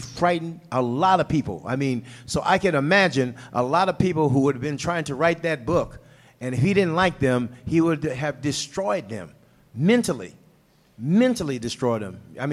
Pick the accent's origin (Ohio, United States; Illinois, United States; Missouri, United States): Missouri, United States; St. Louis; why he picked me to write that book was I was from St. Louis. I was black.